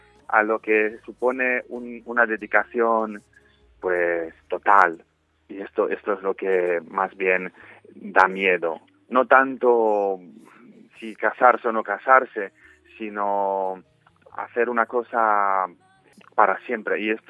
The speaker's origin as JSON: {"language": "Spanish", "region": "Transylvania", "country": "Romania", "lives_now": "Ciudad Real, Spain", "said": "Yo soy de Rumanía, de Transilvania, y había estado en el Seminario de Madrid formándome, y luego desde 2005 estoy en la diócesis de Ciudad Real"}